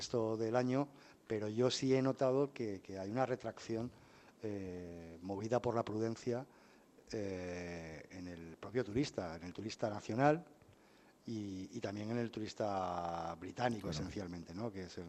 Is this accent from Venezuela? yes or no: no; Benidorm, Valencian Community, Spain; he estado en Benidorm, y que sabéis que es mi pueblo